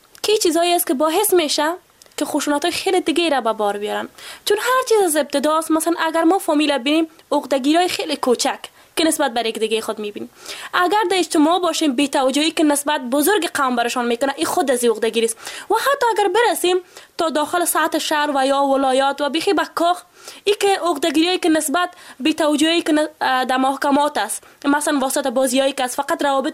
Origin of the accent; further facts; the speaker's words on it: Afghanistan; و ما به عنوان یک جوان که در این جامعه زیست میکنم و به عنوان یک افغان